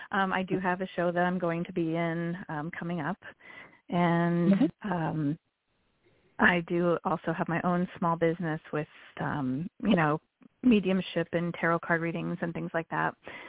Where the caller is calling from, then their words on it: Pennsylvania, United States; Pennsylvania.